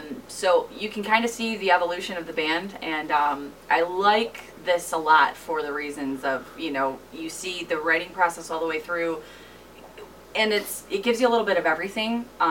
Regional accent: Michigan, United States; We're from the Downriver Metro Detroit area.

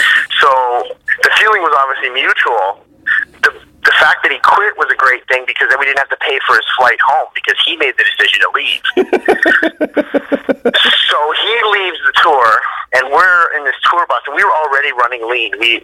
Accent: Canada; And if and when they do find out we're Canadian

